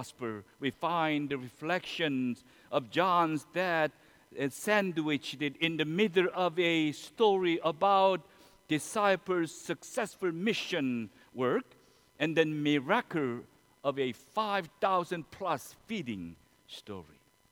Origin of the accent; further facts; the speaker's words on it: South Korea; English is a second language; moved away; In recent my visit to my home country, Korea, I met Jin-Soo Kim, a labor leader.